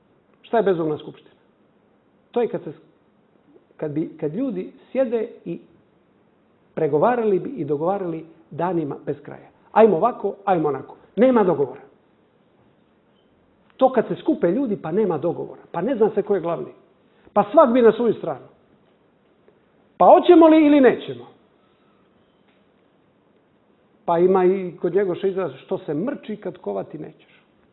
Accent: Montenegro; pošto dolazim iz Crne Gore

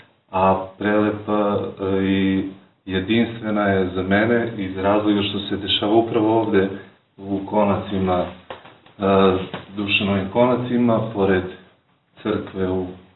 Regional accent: Zubin Potok, Kosovo; Dolazim iz Zubinog potoka.

